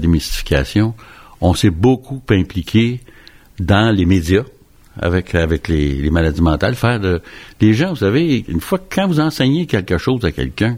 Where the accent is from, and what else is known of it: Canada